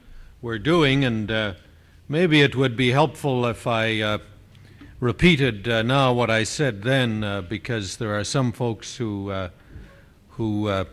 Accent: Canada; I come from Canada

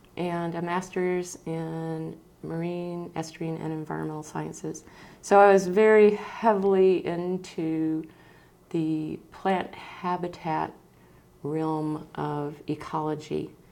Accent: the South, United States; now in Skagway, United States; I'm originally from the South. You might hear a little y'all slip out every now and then. But I've been in Skagway since

